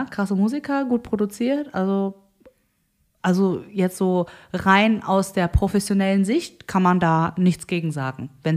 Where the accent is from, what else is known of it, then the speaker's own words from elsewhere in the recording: South Korea; Und ja, ich komme aus Korea. Ja, als ich in der Grundschule war, habe ich auch K-Pop gehört, wenn ich in Korea war.